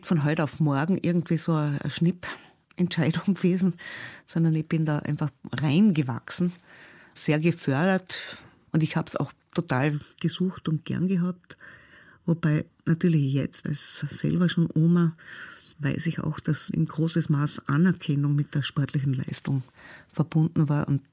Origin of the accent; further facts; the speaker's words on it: Austria; bei uns in Österreich heißt das Völkerballspielen